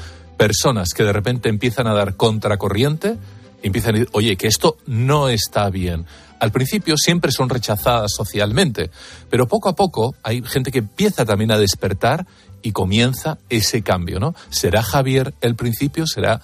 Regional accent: United States; Spanish is a second language; Soy norteamericano, pero hablo castellano.

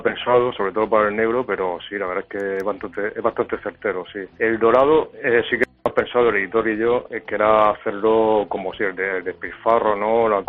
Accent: Region of Murcia, Spain; El primer cómic que hice era Murcia, porque yo soy murciano

